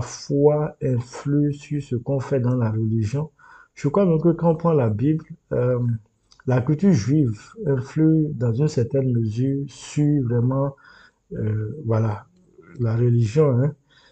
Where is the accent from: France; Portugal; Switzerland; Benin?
Benin; je leur dis que je suis béninois